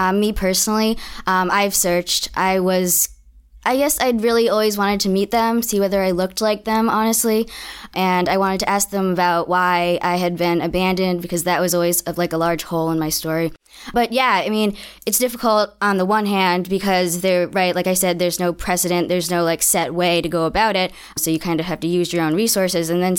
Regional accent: Zhenjiang, Jiangsu, China; I'm from Zhenjiang City in Jiangsu.

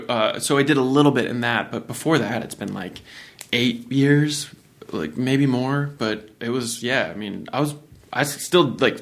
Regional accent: Virginia, United States; when I was like a 13-year-old doing musical theater growing up in Virginia

